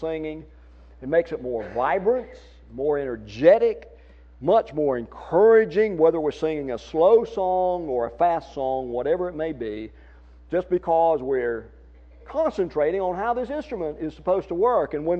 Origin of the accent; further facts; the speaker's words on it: United States; accent: southern; And me, with my southern accent, I don't have much to talk about with this.